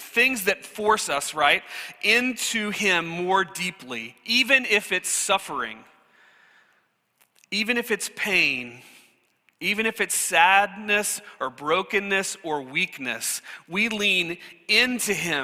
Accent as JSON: {"language": "English", "region": "Virginia", "country": "United States", "tie": "born or raised there", "said": "We grew up in Virginia. We're not super familiar with tornadoes."}